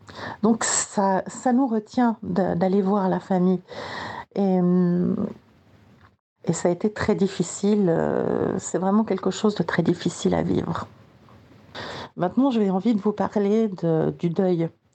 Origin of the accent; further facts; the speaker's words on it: Switzerland; now in Strasbourg, France; Je vis à Strasbourg. J'avais envie de vous partager en fait comment, en tant que Suisse de l'étranger